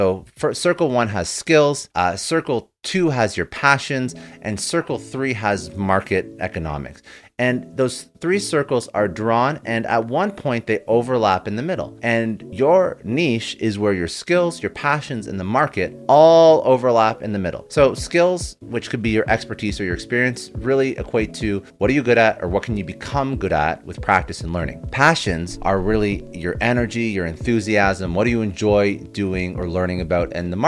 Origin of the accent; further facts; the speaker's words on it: Canada; I'm Canadian, so I say niche. Americans seem to say niche.